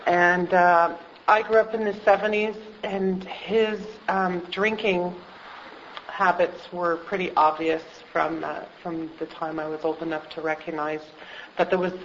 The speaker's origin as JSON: {"language": "English", "town": "Montreal", "region": "Quebec", "country": "Canada", "tie": "born or raised there", "said": "So I grew up in Montreal in a French-Canadian home in Montreal West, and I'm the youngest of three."}